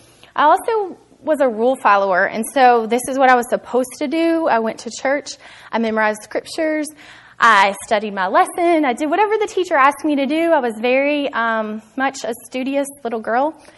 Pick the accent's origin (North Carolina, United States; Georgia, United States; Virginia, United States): Virginia, United States; Moneta; I was born in Moneta, Virginia, which is funny because most people don't have a clue where that is.